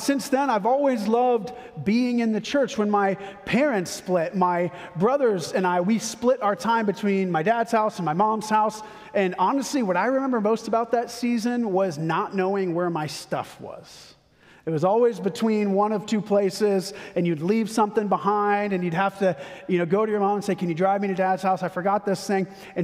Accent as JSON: {"language": "English", "region": "Texas", "country": "United States", "said": "yeah, I'm from Texas, I'll be fine."}